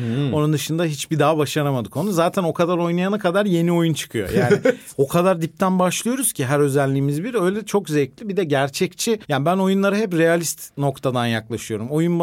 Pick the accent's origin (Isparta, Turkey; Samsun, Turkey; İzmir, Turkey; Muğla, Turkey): Isparta, Turkey; Ben Ispartalıyım, Isparta Spor'u bağladık